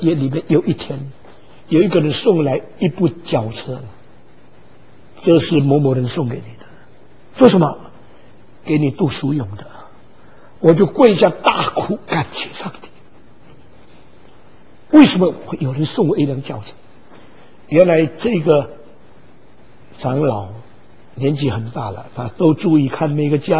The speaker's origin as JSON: {"language": "Chinese", "country": "China", "said": "我们中国人讲爱的有几个重要的人，一个是孔子，一个是老子，一个是墨子，以后就到孙中山先生。"}